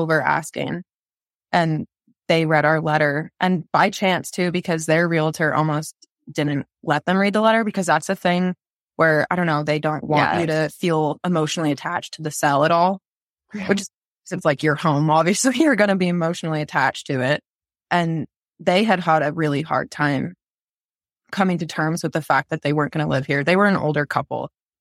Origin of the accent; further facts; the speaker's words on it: Midwest, United States; now in Duluth, United States; And then I'm from the Midwest and like, I was like, I love Northern Minnesota growing up.